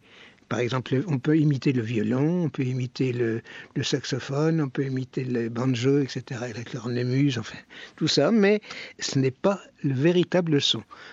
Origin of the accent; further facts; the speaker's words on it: France; now in Lausanne, Switzerland; Je suis français d'origine et évidemment, j'ai fait des tas d'émissions à Paris.